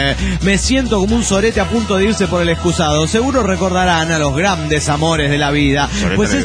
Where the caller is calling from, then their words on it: Coatzacoalcos, Veracruz, Mexico; de Coatzacoalco.